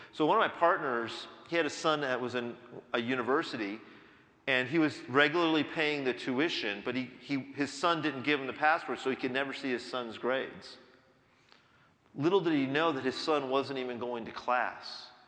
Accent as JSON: {"language": "English", "country": "India", "said": "for example, I'm Indian, the Indian community, it's not a problem. You know, our marriages are good in the Indian community."}